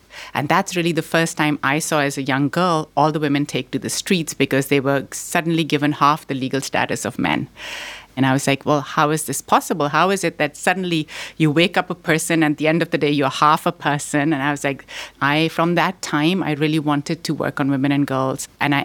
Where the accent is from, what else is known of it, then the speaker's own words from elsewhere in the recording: Pakistan; also born or lived in Boston, United States; I was born here in Boston, but I grew up in Pakistan. My parents are both from Pakistan.